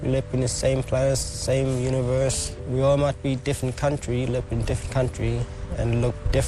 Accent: Tennant Creek, Northern Territory, Australia; I grew up on Tennant Creek, but Newell Junction is where my family from, and I'm a Katie's from the Katie's tribe.

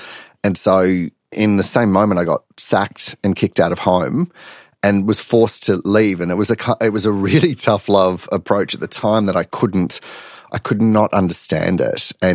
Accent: Tennant Creek, Northern Territory, Australia; where I grew up in Tennant Creek

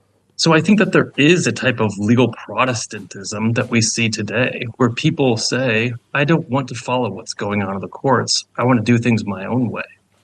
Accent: United States; And maybe I'm biased as an American, but I think that this is something that a lot of people share.

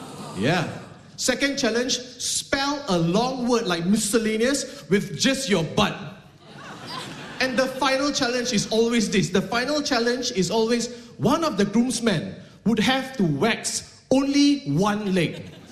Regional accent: Malaysia; now in Australia; I'm from Malaysia, yes, I am from Malaysia.

